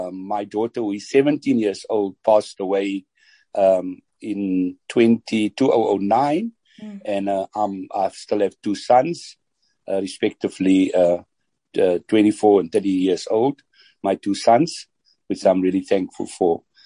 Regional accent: Worcester, Western Cape, South Africa; So I was born in Worcester, grew up in Worcester. And then I left Worcester to go and study at the University of the Western Cape

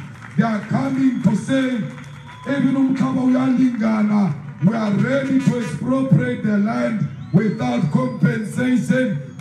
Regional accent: Limpopo, South Africa; But if I get a tender, I come from Limpopo.

